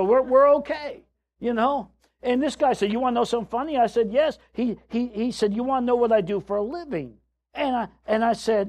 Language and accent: English; Scarsdale, New York, United States; We grew up in Scarsdale, New York, a very wealthy community in the suburbs of New York City.